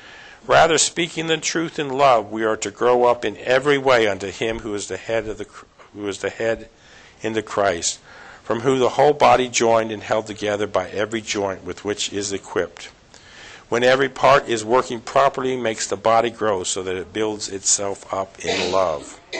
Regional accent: New Jersey, United States; at least at the church I attended to grew up in New Jersey, there was always this uniformity we were looking for.

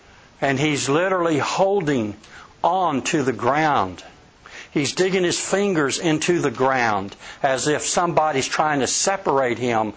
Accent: El Paso, Texas, United States; when I grew up in El Paso Church, when I grew up, we were taught

